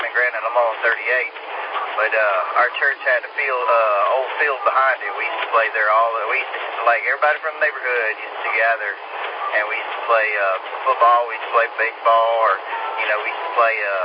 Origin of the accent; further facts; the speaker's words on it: Junction City, Tennessee, United States; We're actually from Junction City, Tennessee. And, Elizabethan area, Tennessee.